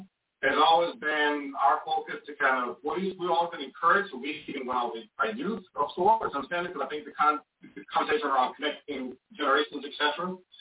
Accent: Florida, United States; My family moved here in 83, so I grew up in South Florida.

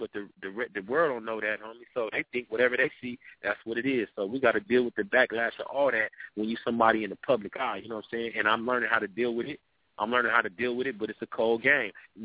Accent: San Diego, California, United States; We all from wherever we're from, South San Diego. Yeah, I'm poor. I'm a blood from Lincoln Park, no doubt.

